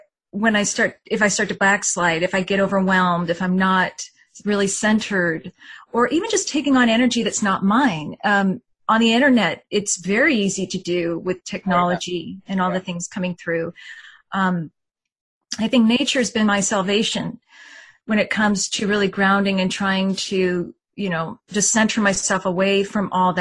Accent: California, United States; Like when I grew up in Northern California, everyone knew of, probably a lot of viewers and yourself have heard of Bohemian Grove.

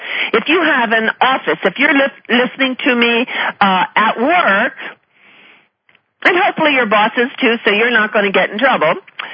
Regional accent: Colorado, United States; in Niwot, which is near my hometown here

